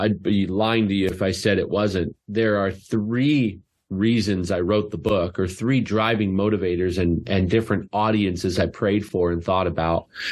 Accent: Canada; And I'm Canadian, so hockey, we're no better.

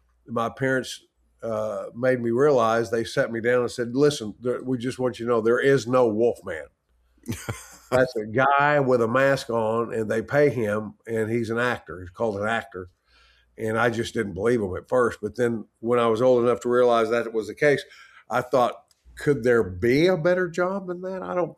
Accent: Texas, United States; and people think, because I'm from Texas, that, you know, John Wayne was a big influence.

